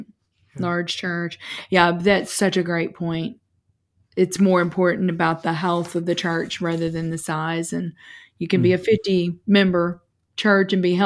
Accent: Paducah, Kentucky, United States; And Greg and I grew up in Western Kentucky in Paducah. So that's where we were born and raised, went to school

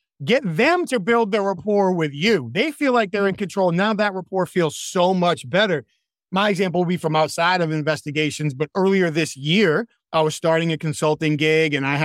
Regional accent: New Hampshire, United States; now in North Carolina, United States; I could say I'm from New Hampshire.

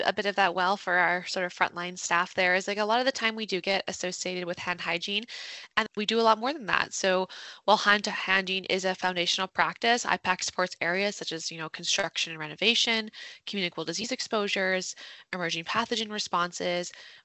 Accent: Armstrong, British Columbia, Canada; I kind of grew up in the area as well. So I grew up in Armstrong, went to nursing school in Kamloops, and kind of been putzing around the Okanagan since then.

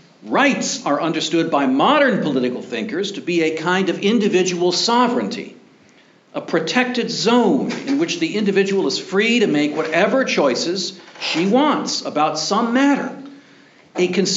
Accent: Virginia, United States; if you ever visit Jefferson's stately home, Monticello, in my home state of Virginia

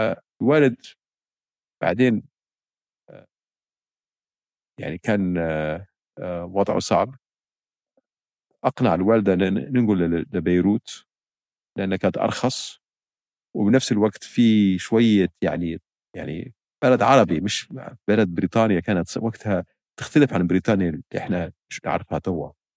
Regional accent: Tripoli, Tripoli District, Libya; born there; also born or lived in Paris; مواليد طرابلس أول أول ثلاث سنوات كنت في باريس لأنه كان والد سفير ليبيا في باريس بعدين رجعت ليبيا بس كل ذكرياتي الطفولة كانت في ليبيا في طرابلس

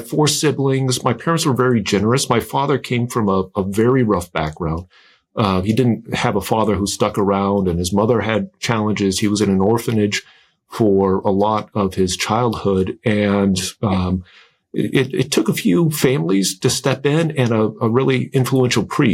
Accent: South Bend, Indiana, United States; I was raised Catholic and I grew up in South Bend, Indiana. Both my parents are originally from Massachusetts and they moved there shortly before I was born.

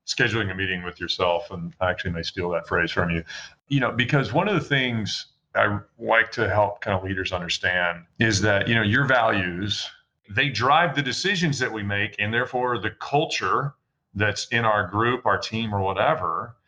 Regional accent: Atlanta, Georgia, United States; Well, yeah, I grew up here in Atlanta, one of the few people in Atlanta from Atlanta, but I had a wonderful childhood

